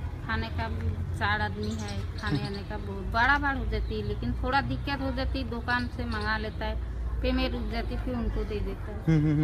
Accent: Cooch Behar, West Bengal, India; हम लोग को तो बांग्लादेशी नहीं है, हम लोग का बंगाल है, कुचबिहार हमारा गांव है।

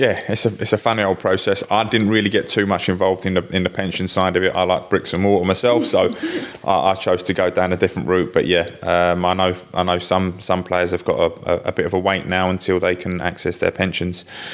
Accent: Barking, London, United Kingdom; Barking comes under Essex. I still class it as, it's a London borough, but it still comes under Essex.

